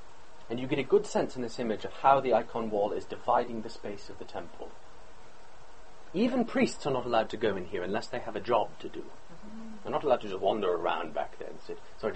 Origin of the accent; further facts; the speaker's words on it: United States; I'm American, so I can agree with myself, too. I don't feel unpatriotic.